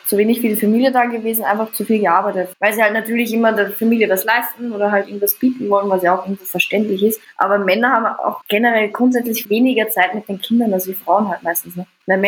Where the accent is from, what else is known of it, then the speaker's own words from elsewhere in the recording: Vienna, Austria; Aber bei uns in Wien ist das gang und gäbe, dass wir sagen, jetzt einmal labern halt, komm mit.